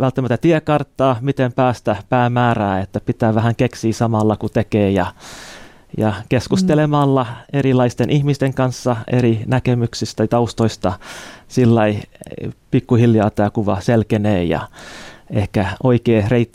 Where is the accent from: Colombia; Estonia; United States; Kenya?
Kenya; also born or lived in Canada / Malawi; mä oon syntynyt Kanadassa. Mutta kun olin alle vuoden ikäinen, vanhemmat meni lähetystyöhön Keniaan, oltiin siellä noin 12 vuotta ja sitten Malavissa vielä 4 vuotta sen lisäksi, että melkein koko peruskoulu, lukio oli Afrikassa.